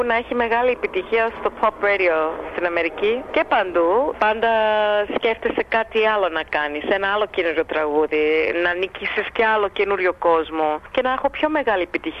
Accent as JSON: {"language": "Greek", "town": "Darwin", "region": "Northern Territory", "country": "Australia", "tie": "born or raised there", "said": "Τυπική ελληνική αυστραλοελληνική οικογένεια. Μεγάλωσα στον Ντάρουιν, μέσα σε ελληνική οικογένεια. Μιλούσαμε στα ελληνικά στο σπίτι, όλα αυτά."}